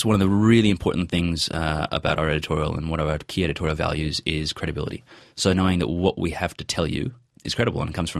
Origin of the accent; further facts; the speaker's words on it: New York, United States; We grew up in New York. He was working on Wall Street there.